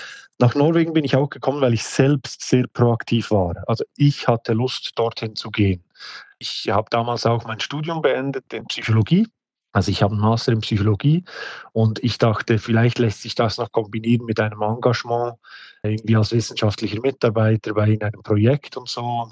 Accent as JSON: {"language": "German", "town": "Brienz", "region": "Bern", "country": "Switzerland", "said": "Ich komme ursprünglich aus Brienz, einem kleinen Dorf in den Schweizer Bergen."}